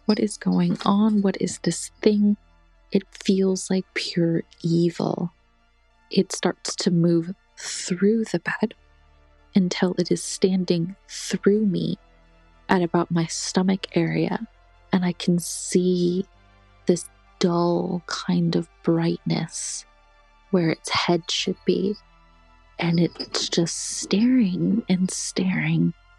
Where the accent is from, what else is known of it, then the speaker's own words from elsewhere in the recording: San Diego, California, United States; I am from San Diego, California.